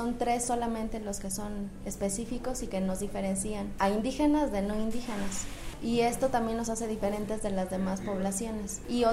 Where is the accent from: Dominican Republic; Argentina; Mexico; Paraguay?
Mexico; Si somos los mismos y todos somos mexicanos.